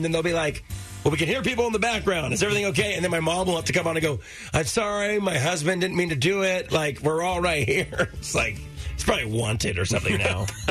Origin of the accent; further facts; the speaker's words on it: Irvine, California, United States; hey, Will, I'm from Irvine too, which a million people are from Irvine, California.